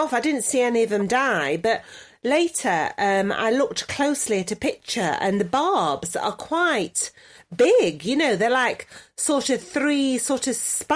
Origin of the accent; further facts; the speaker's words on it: New York, United States; now in Los Angeles, United States; I'm a New York girl in LA, you see. That's me. All this, that's me. I'm in LA as a New Yorker.